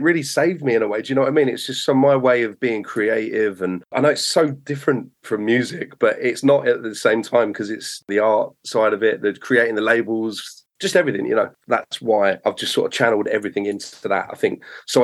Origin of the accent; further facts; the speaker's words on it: Enfield, London, United Kingdom; I'm from Enfield in North London.